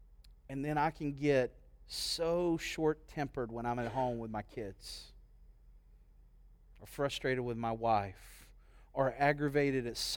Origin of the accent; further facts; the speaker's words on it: Tennessee, United States; moved away; When I grew up in East Tennessee, and you know, you had that southern hospitality